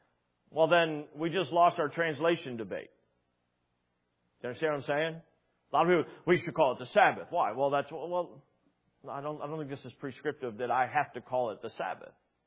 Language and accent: English; United States; When we grew up in America where there was this semblance at Sunday, I mean, it's not as much now, but I mean, I grew up in the 80s.